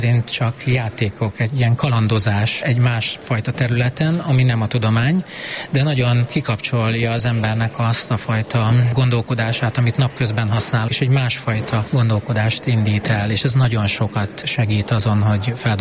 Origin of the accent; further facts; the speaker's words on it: Sándorfalva, Csongrád-Csanád, Hungary; Ez így van, én Sándorfaván nőttem föl, Szegedtől néhány kilométerre lévő, akkor nagyközség, most már kisváros